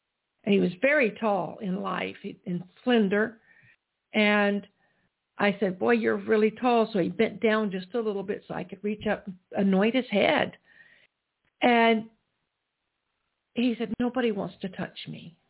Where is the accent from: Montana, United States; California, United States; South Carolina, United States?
South Carolina, United States; which came from my hometown church in South Carolina.